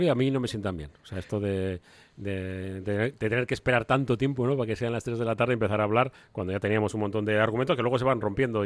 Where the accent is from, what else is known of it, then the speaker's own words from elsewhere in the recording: Bilbao, Basque Country, Spain; somos de Bilbao.